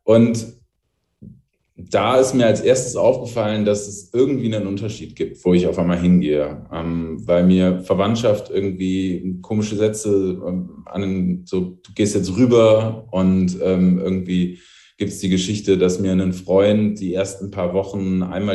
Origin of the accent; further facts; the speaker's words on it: Wuppertal, North Rhine-Westphalia, Germany; also born or lived in Essen; Ich bin 88 geboren, in Essen geboren und in Wuppertal aufgewachsen, also so tiefstes NRW, mit vielen, vielen eng aneinander liegenden Städten und einfach einer ganz anderen Struktur als hier im Osten.